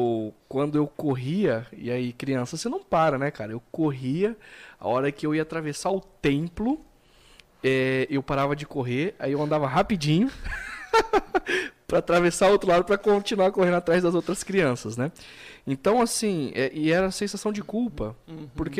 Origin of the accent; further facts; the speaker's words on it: Americana, São Paulo, Brazil; eu cresci numa igreja presbiteriana, aqui em Americana